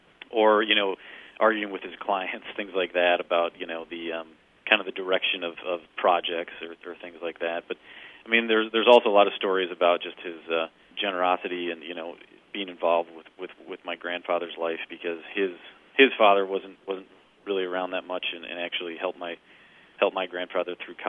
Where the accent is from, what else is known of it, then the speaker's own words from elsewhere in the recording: Chicago, Illinois, United States; I grew up in the Chicago area, so we'd often go to the parks